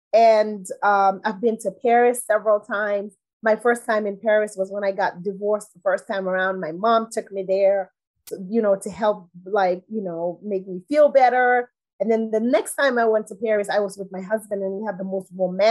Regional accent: Gambia; As you know, growing up in Gambia, especially the privileged families, going on vacation to London was the thing.

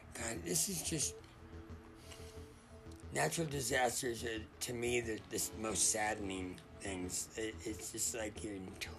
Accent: Los Angeles, California, United States; I mean, I grew up in Los Angeles with earthquakes

